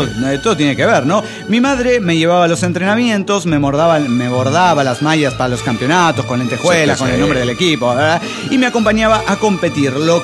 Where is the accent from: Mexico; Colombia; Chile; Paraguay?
Mexico; Guadalajara, Jalisco; now in Aguascalientes, Mexico; Yo soy originario de Guadalajara y hace un par de años tuve una propuesta de trabajo que me hizo moverme hacia Aguascalientes.